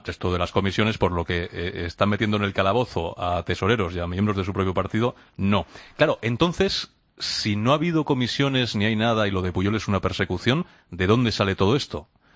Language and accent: Spanish; Catalonia, Spain; Además, como catalán, estoy muy interesado